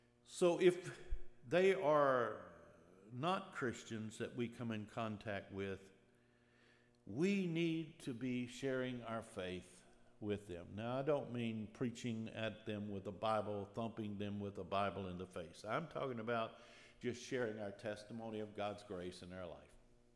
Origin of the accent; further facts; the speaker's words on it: Dillon, South Carolina, United States; I grew up in Dillon, South Carolina, in a small town, in a church.